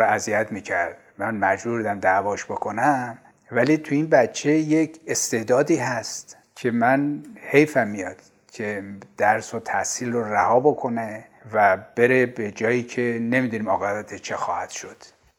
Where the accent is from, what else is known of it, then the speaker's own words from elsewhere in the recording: Tehran, Tehran Province, Iran; born there; من 19 خرداد سال 1328 در تهران متولد شدم، در خانواده‌ای که پدرم اعتقادات مذهبی خیلی شدید داشت